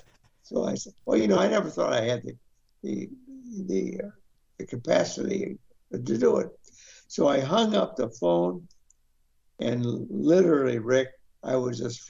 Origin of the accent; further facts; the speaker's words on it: Chicago, Illinois, United States; Well, I grew up in Chicago, and in our parish church, we had an upstairs and a downstairs church.